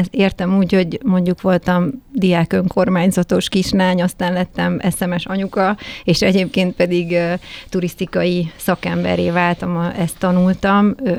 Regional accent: Siófok, Somogy, Hungary; born there; now in Balatonvilágos, Hungary; Én Siófokon is születtem egyébként, aha, de Balatonvilágoson lakom 38 éve. A szüleimmel is ott laknak

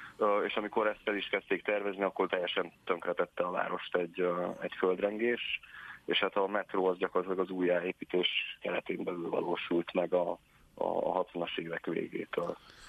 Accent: Hungary; amikor mondtam, hogy Magyarországról jöttem

